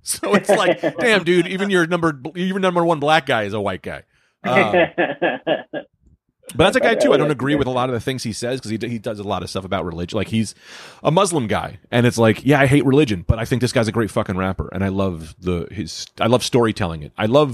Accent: Newark, New Jersey, United States; I grew up in Newark, right? So I was the only white guy growing up.

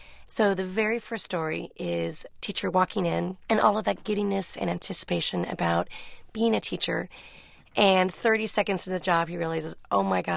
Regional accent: Newport Beach, California, United States; I was a suburbanite. I came from Newport Beach. I was wearing polka dots and pearls.

